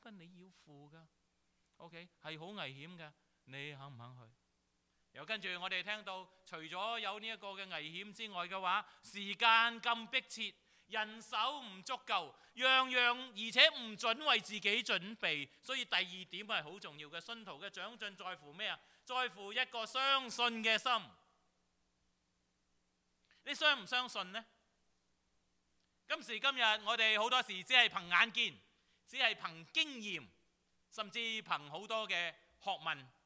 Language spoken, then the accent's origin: Chinese; China; 我尤其是我们中国人